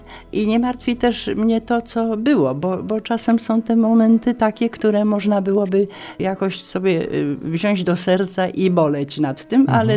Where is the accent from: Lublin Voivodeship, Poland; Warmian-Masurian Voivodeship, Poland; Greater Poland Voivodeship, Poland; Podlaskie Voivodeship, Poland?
Greater Poland Voivodeship, Poland; Kalisz; also born or lived in Kościelna Wieś; Urodziłam się w Kościelnej Wsi, piękna wieś, i tam przez 7 lat mieszkałam, nim poszłam do szkoły, a później już przeniosłam się do Kalisza, no i tak zostałam do dzisiaj.